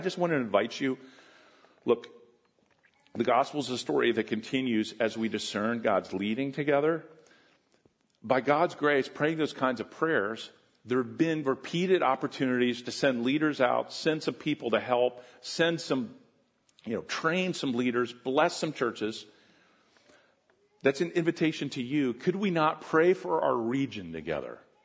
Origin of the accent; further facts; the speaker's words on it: Pennsylvania, United States; also born or lived in Ohio; I happen to be a Pennsylvania guy, born and raised in Pennsylvania my whole life. And I've always lived by, you know, used to live by Ohio. Now I live really close to New Jersey.